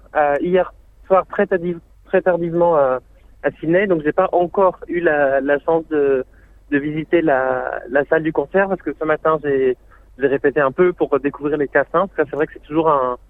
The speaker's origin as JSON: {"language": "French", "town": "Angers", "region": "Pays de la Loire", "country": "France", "tie": "born or raised there", "said": "moi j'ai grandi à Angers dans l'ouest de la France"}